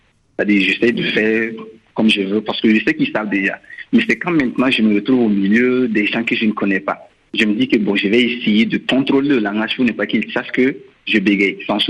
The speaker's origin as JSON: {"language": "French", "country": "Burkina Faso", "said": "chez nous au Burkina, on dit, bon, si tu bégayes"}